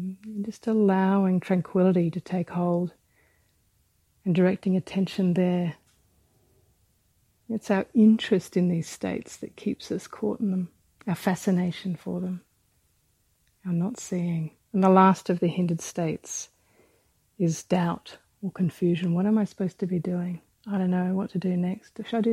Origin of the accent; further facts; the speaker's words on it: Australia; I know from growing up in Australia